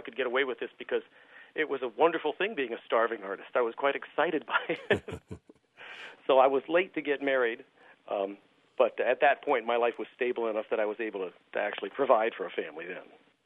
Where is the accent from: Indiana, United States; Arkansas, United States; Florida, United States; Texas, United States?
Indiana, United States; Hammond; born there; also born or lived in Pittsburgh, Pennsylvania / Hamilton, Ohio / Flint, Michigan / New Castle, Pennsylvania; I was born in Hammond, Indiana, although my folks lived in Paxton before I was born, here in Illinois. Then we moved to Pittsburgh, Pennsylvania, Hamilton, Ohio, Flint, Michigan, Newcastle, Pennsylvania, Rochester, New York, Buffalo, New York